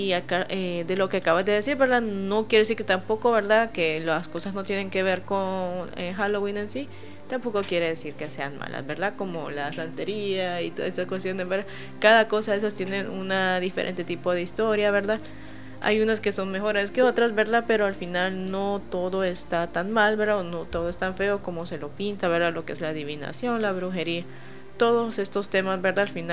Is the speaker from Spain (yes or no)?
no; Honduras; ya que somos hondureños y pues hay que estar orgullosos, ¿verdad?